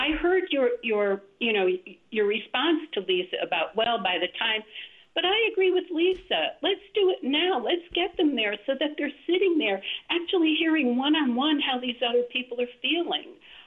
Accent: Bridgeport, Connecticut, United States; now in Trumbull, United States; I've been living in Trumbull for 45 years. I'm formerly from Bridgeport, the north end of Bridgeport, grew up in a very diverse town.

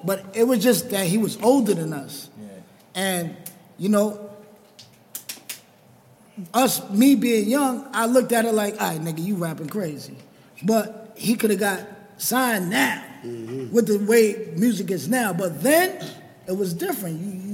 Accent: Queensbridge, New York, United States; He know I'm from Queensbridge.

